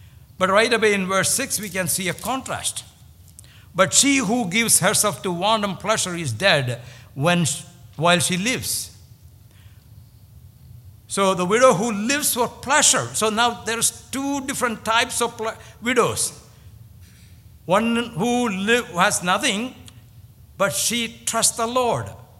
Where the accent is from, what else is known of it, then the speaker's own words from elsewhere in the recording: India; When I was growing up in India, we didn't have any nursing home.